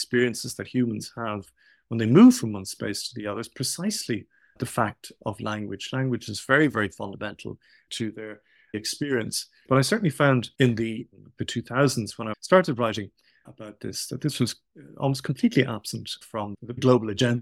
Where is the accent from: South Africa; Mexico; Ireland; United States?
Ireland; my childhood growing up in Ireland was, for me, this, I often describe it as kind of stereoscopic or binocular experience, where on the one hand, I was living in a minority language that was the indigenous language of the island for more than 2,000 years